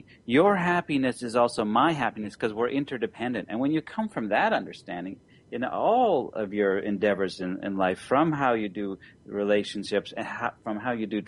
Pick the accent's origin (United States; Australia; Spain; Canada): Canada; As a Canadian, it's good I'm spending more time in New York because we tend to be a little too nice